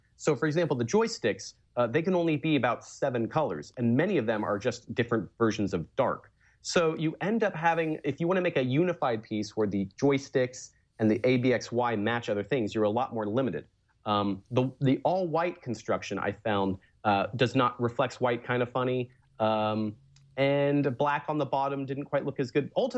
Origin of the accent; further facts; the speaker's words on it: Ireland; because I'm an Irishman